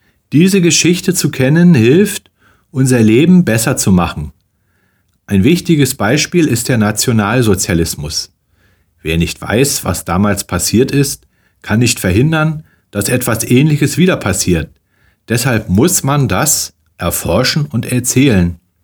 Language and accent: German; East Germany, Germany; born there; Ich wurde in der DDR geboren.